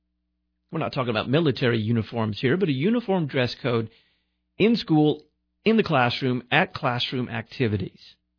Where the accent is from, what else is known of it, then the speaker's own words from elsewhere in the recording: Dallas, Texas, United States; Now, where I grew up in Dallas, Texas.